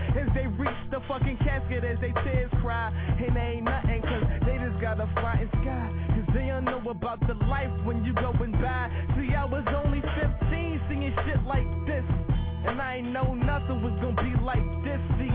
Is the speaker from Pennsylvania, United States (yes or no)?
yes; Philadelphia, Pennsylvania, United States; Understand, like, growing up in Philly is one of the worst things, but I'm proud though. I'm a Philasian, that's what they call us, right?